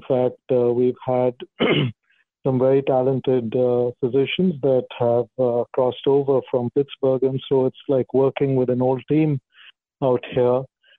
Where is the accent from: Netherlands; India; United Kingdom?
India; moved away as an adult; now in United States; I'm originally from India and got here in the mid-90s where I did my residency in Cleveland.